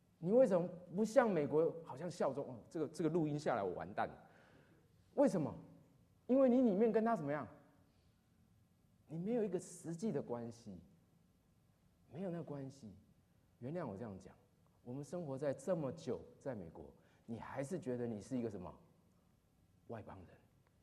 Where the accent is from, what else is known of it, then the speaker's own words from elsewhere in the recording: Taiwan; 我是台湾来的